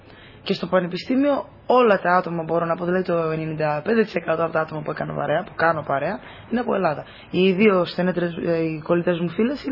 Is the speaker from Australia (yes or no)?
yes; Australia; Αν και γεννήθηκα και μεγάλωσα εδώ πέρα